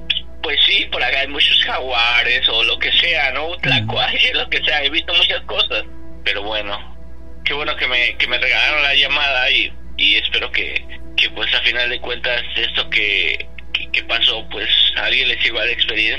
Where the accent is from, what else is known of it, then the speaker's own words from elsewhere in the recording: Puebla, Mexico; En Puebla hizo muy buenas obras porque nosotros somos poblanos.